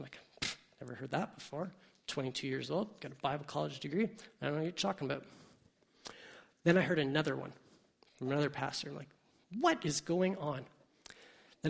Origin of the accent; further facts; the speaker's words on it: Hamilton, Ontario, Canada; I grew up in Hamilton. We got green bins in Hamilton 14 years ago